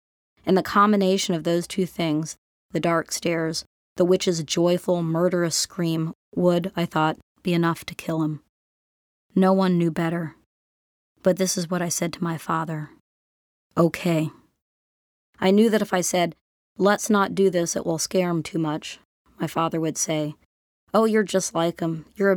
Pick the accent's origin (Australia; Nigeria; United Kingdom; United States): United States; Florida; also born or lived in Philadelphia; I grew up in Florida, but before Florida, until I was 5 years old, I lived in a house on Linden Lane in Philadelphia.